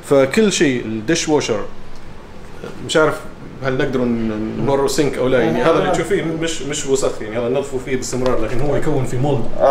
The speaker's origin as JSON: {"language": "Arabic", "region": "Benghazi", "country": "Libya", "tie": "born or raised there", "also_born_or_lived": "Italy", "said": "انا مولود في بنغازي وعشت عمري كله في بنغازي، ما عدا فتره بسيطه يعني سنوات بسيطه اللي هي في دراسه الماستر، درست في ايطاليا، درست في عده اماكن يعني في ايطاليا 3 سنوات أو 4 سنوات، كل سنه كانت في مكان مختلف."}